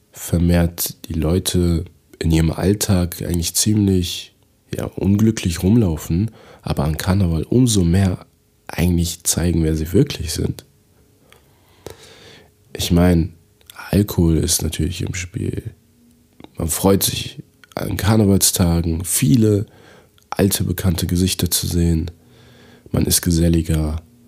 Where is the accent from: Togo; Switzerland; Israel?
Togo; ich war natürlich auch in Afrika, in meiner Heimat in Togo